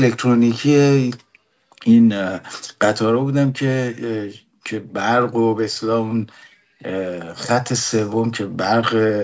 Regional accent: Abadan, Khuzestan, Iran; born there; من متولد آبادان هستم و اون موقع آبادان خب یکی از مثلا شهرهای صنعتی ایران بود

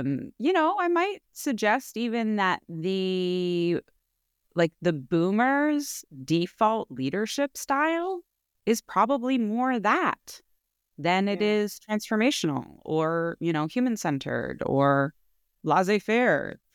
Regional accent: Canada; also born or lived in United States; We also lived in the States and we're Canadian.

